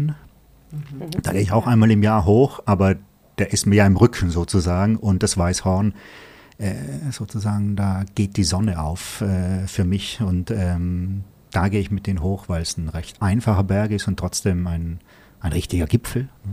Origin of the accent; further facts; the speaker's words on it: Trentino-Alto Adige, Italy; Ja, man denkt sich als Südtiroler allgemein